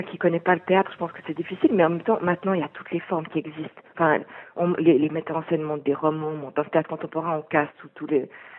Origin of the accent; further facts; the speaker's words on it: Montreux, Vaud, Switzerland; now in Lausanne, Switzerland; Non, je viens plutôt de la région de Montreux. Je suis née à Vevey, j'ai grandi à Clarens, sur la commune de Montreux, entre Vevey et Montreux.